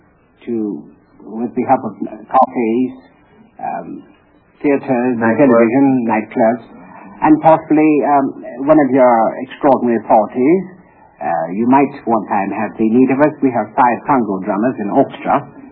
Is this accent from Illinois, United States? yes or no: yes; East St. Louis, Illinois, United States; born there; accent: British; I was born in East St. Louis, Illinois.